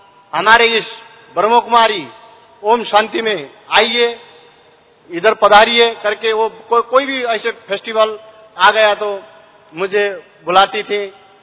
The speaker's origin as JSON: {"language": "Hindi", "country": "Nepal", "second_language": "Hindi", "said": "कृपया मैं नेपाल से आया हुआ हूँ और ये स्पष्ट हिंदी नहीं भी हो सकती है"}